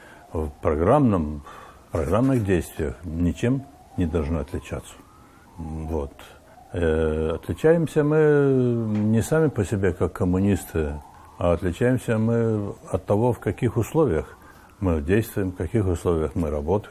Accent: Transnistria, Moldova; Я оттуда, из Приднестровья родом.

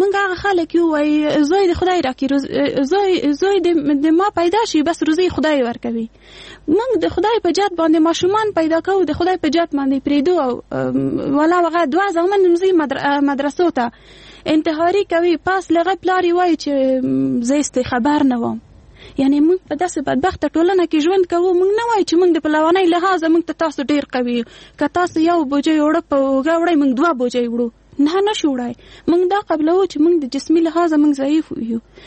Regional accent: Afghanistan; موږ په افغانستان کې 40 کاله کېږي جنګ لرو، یعنی موږ نسلونه په جنګ کې پیدا شوي، په جنګ کې لوی شوي، په جنګ کې مري.

